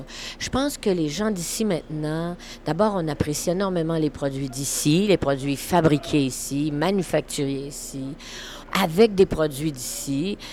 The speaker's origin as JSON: {"language": "French", "town": "Baie-Comeau", "region": "Quebec", "country": "Canada", "tie": "born there", "said": "Oui, moi, je suis née à Baie-Comeau."}